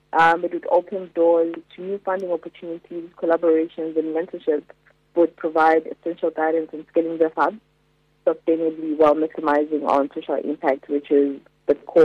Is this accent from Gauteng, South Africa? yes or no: yes; Soweto, Gauteng, South Africa; I am from Soweto